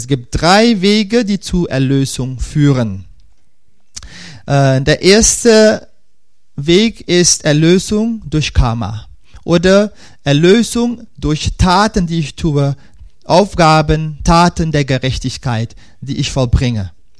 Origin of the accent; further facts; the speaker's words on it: Suriname; Wir sind in Suriname groß geworden, Mann und ich.